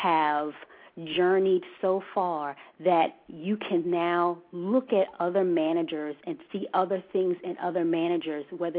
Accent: Virginia, United States; now in Hawaii, United States; No, I reside in Hawaii. I'm originally from Virginia, and we took a 2-year assignment to come to Hawaii

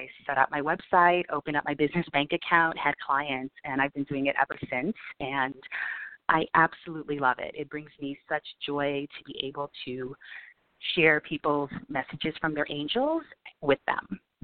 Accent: New York, United States; I was born and raised in New York.

